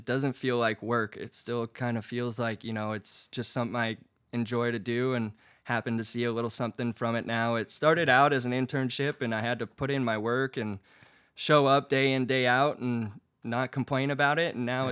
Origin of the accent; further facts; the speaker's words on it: California, United States; now in San Marcos, United States; But I'm originally from Orange County. I've spent the last 4 or 5 years in San Diego, North County, San Diego, San Marcos.